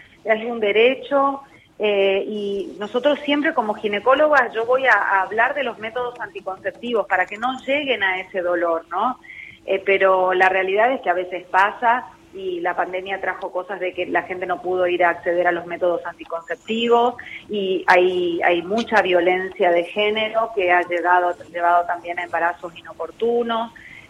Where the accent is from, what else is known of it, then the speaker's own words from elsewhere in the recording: Misiones, Argentina; yo vine de Misiones y soy tímida